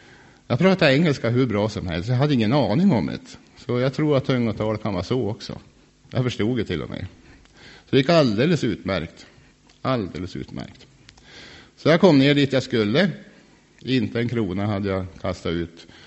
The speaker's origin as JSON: {"language": "Swedish", "town": "Ränsten", "region": "Norrland", "country": "Sweden", "said": "Jag är ingenting annat än en norrlänning. Jag har inga erfarenheter. Jag kommer från Ränsten."}